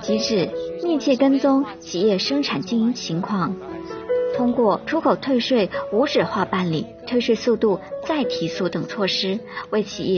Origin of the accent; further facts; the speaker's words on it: Pingshan, Guangxi, China; 在我的家乡广西平南县平山镇，非遗手工技艺竹木芒藤编织在这里遍地开花，产品近九成出口海外。